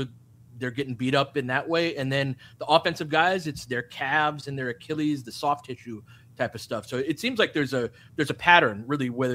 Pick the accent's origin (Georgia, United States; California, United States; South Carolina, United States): California, United States; Littlerock; I grew up in Little Rock in the Antelope Valley, and it'd get up to like 110 every summer.